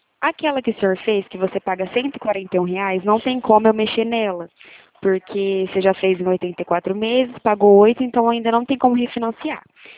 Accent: Ribeirão Preto, São Paulo, Brazil; eu sou de Ribeirão Preto, aqui da agência da Presidente Vargas

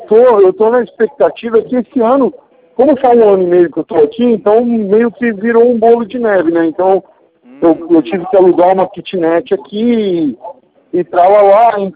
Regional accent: São João da Boa Vista, São Paulo, Brazil; now in Sorocaba, Brazil; Sou de São João da Boa Vista

